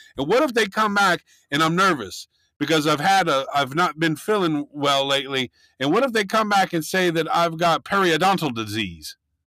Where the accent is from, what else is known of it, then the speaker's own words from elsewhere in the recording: Missouri, United States; born there; The issued, I was born in Missouri, but my dad calls it misery.